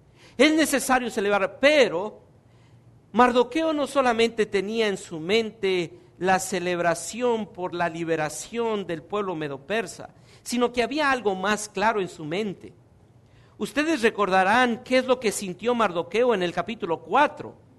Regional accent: Mexico; Bueno, a los que somos mexicanos, ¿verdad?

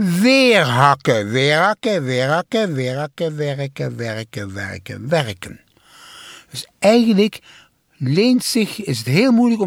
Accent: Maastricht, Limburg, Netherlands; Ik ben van Maastricht, hè.

